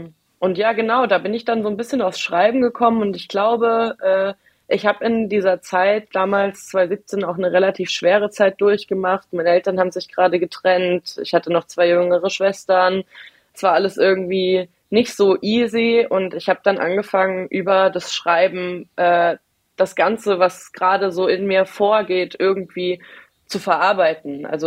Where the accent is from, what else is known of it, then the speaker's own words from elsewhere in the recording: Homberg, Hesse, Germany; Also ich komme ursprünglich aus einem ganz, ganz, ganz kleinen Ort bei Marburg, das heißt Homberg-Ohm.